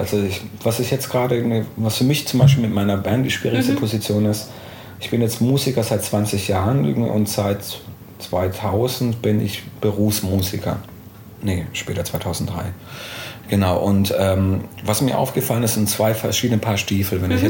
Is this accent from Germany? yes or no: yes; Calw, Baden-Württemberg, Germany; born there; now in Karlsruhe, Germany; komme aus dem schönen Karlsruhe, gebürtig aus Calw, also ein Exilschwabe.